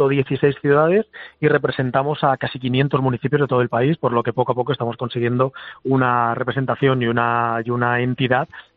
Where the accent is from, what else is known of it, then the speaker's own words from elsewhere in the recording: Region of Murcia, Spain; que yo soy murciano, aunque mi familia es de Valencia